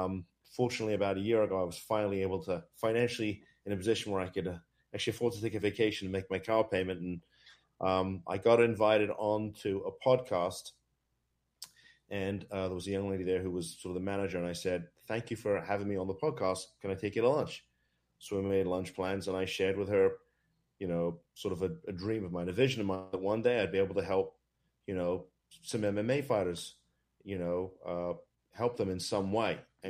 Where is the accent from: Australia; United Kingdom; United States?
United Kingdom; England; I'm a skinny Jewish kid growing up in England.